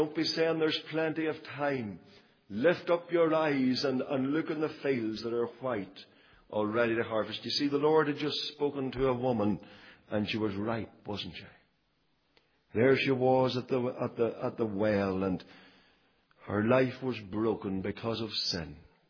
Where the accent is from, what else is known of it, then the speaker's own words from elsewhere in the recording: Northern Ireland, United Kingdom; I come from Fermanagh, and I've got my sayings there.